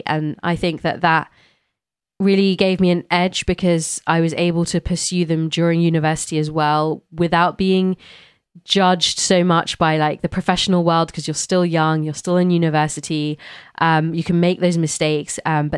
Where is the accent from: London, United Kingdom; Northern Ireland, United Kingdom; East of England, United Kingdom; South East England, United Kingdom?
London, United Kingdom; growing up in London, you know, being part of an amazing music scene